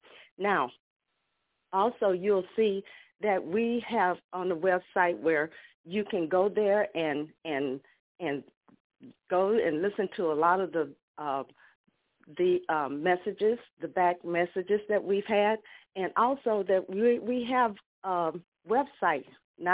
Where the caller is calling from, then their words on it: Humble, Texas, United States; I'm calling from Humble, Texas this morning.